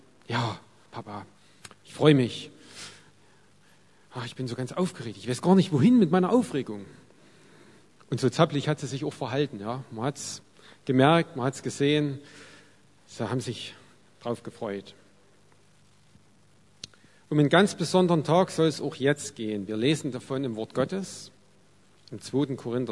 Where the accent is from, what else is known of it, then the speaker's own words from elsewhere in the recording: Annaberg, Saxony, Germany; Ich komme aus Annaberg, bin verheiratet, wir haben 3 Kinder